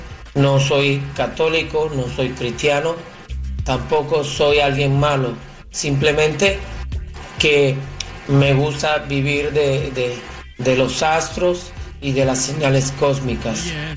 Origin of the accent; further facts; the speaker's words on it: Venezuela; tengo 32 años, soy venezolano